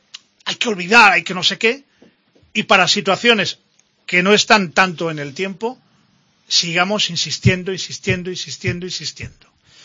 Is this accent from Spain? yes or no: yes; Spain; yo soy español, español, español.